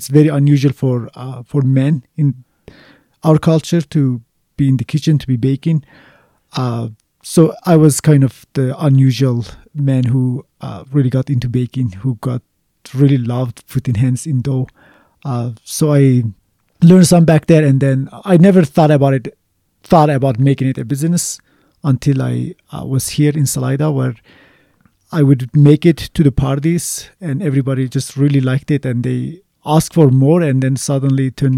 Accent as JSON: {"language": "English", "region": "Eastern Anatolia", "country": "Turkey", "tie": "born or raised there", "said": "I grew up in Eastern Turkey or Northern Kurdistan, depends on who you are, where it's the home of the wheat."}